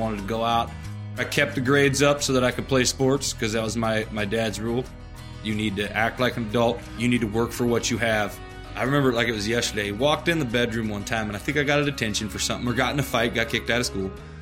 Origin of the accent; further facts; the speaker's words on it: Eudora, Kansas, United States; Growing up in Eudora was actually a great place. Definitely your rural America. It's farmers, blue collar.